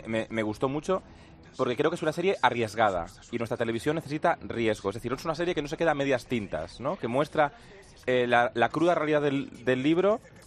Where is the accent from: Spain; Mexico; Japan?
Spain; Cantabria; que me gusta mucho que está rodada en mi tierra, en Cantabria.